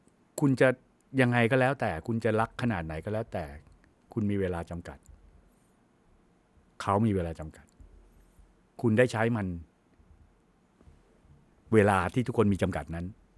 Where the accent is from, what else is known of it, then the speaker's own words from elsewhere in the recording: Udon Thani, Thailand; ผมเป็นเด็กต่างจังหวัดผมเกิดที่อุดรธานี